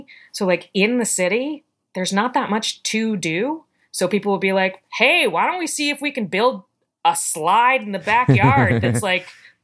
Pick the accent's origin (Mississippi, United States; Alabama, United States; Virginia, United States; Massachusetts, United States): Virginia, United States; Richmond; Richmond, Virginia.